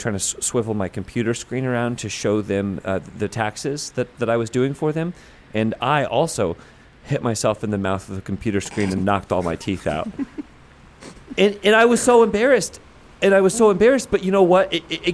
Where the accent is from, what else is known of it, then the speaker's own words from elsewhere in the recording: Chicago, Illinois, United States; I'm from Chicago.